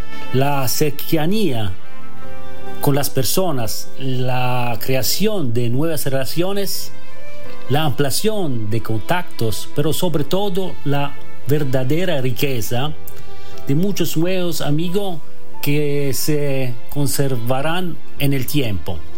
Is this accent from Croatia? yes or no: yes; Croatia; born there; Spanish is a second language; also born or lived in Germany / Italy; Nací en Croacia, la tierra del destino, y viví durante 10 años en Alemania, en la selva negra, Schwarzwald